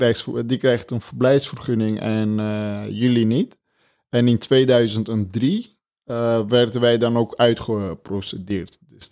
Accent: Armenia; also born or lived in Russia; now in Netherlands; Ja, ik kom oorspronkelijk uit Armenië.

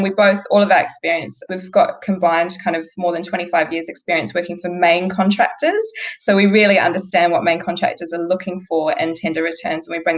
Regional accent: Whangarei, Northland, New Zealand; I'm from Whangarei, which is in the north, a few hours north of Auckland.

